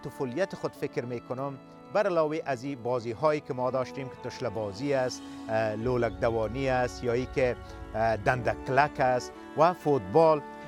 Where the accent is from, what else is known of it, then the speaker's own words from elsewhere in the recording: Kabul, Afghanistan; ما در افغانستان در کابل تولد شدیم و به حساب بچه کابل هستم، در اونجا بزرگ شدیم و همچنان در اونجا مکتب را خلاص کردیم و مانند همه دیگه افغان ها در شرایط جنگ بزرگ شدیم.